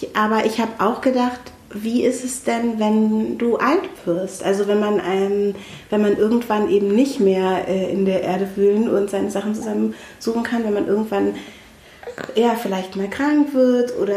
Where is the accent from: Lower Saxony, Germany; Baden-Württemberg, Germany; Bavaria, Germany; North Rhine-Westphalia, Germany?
Lower Saxony, Germany; Ich komme ja aus dem Wendland.